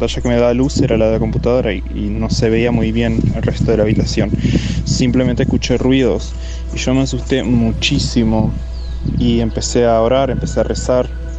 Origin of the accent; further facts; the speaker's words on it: Argentina; soy argentino. Los escucho todos los días